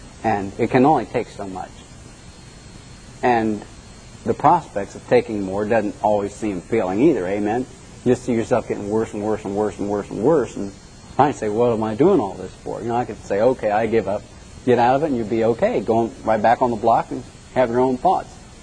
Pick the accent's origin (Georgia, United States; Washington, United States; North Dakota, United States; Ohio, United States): Ohio, United States; Oh man, hey, I'm from Ohio.